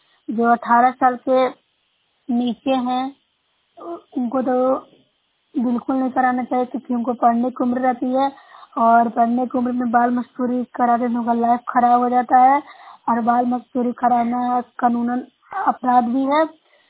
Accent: Bihar, India; मैं नौशिया प्रखंड से हूँ, जिला नालंदा से बोल रही हूँ।

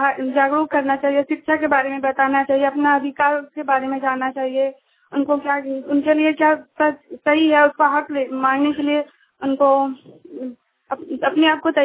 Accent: Dumka, Jharkhand, India; मैं दुमका की रहने वाली हूँ

